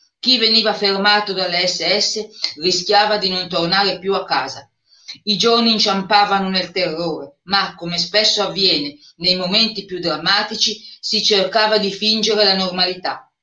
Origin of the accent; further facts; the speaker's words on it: Monza, Lombardy, Italy; Da Monza.